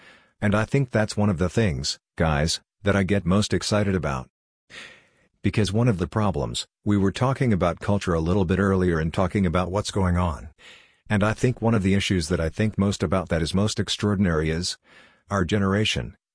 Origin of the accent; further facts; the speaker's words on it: California, United States; I'm from California as we're talking. I love to surf and grew up there